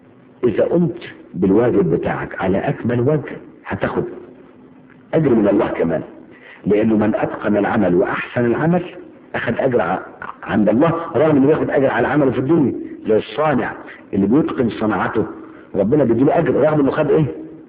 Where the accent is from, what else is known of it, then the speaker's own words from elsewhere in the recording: Aswan, Aswan Governorate, Egypt; born there; شهاده الميلاد بتاعتي ده انا من مواليد اسوان، تروح اسوان تجيب شهاده التجنيد